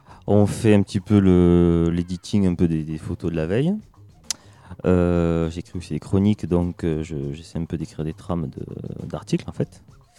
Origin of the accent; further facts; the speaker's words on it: Avignon, Provence-Alpes-Côte d'Azur, France; elle était en concert sur Avignon parce que je suis d'Avignon